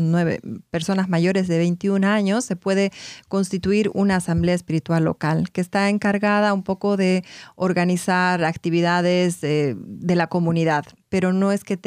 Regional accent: Bolivia; llegó a Bolivia, al sur de donde yo soy

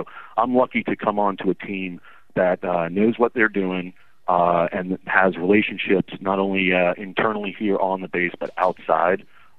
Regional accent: Brooklyn, New York, United States; was fun growing up in Brooklyn.

